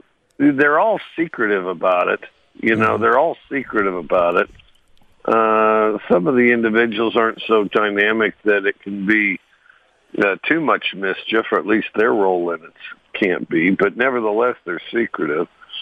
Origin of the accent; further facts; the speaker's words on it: Cody, Wyoming, United States; I grew up in Cody, Wyoming.